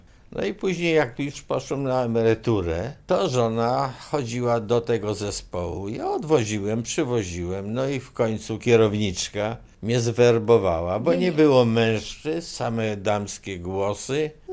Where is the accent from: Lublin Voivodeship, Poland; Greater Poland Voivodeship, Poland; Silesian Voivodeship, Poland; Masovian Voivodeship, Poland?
Greater Poland Voivodeship, Poland; Kępno; A ja jestem z centrali, z Kępna.